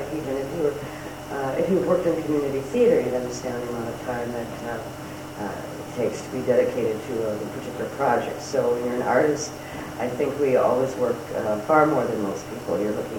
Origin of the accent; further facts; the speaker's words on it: Milwaukee, Wisconsin, United States; born there; I was born in Milwaukee, Wisconsin.